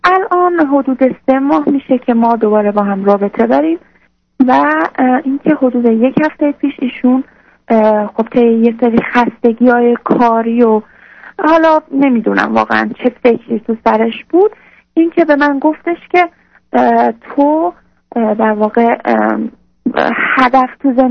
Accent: Isfahan, Iran; من از اصفهان هستم

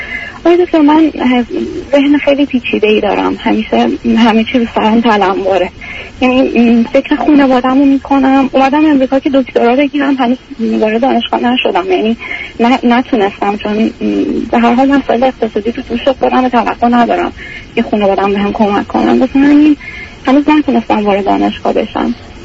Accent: Iran; moved away as an adult; من 3 ساله که خب دورم. فوق لیسانس دارم از ایران که اومدم

